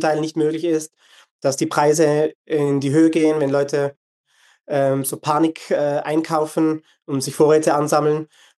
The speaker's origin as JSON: {"language": "German", "country": "Switzerland", "lives_now": "Lebanon", "said": "Ich bin Schweizer"}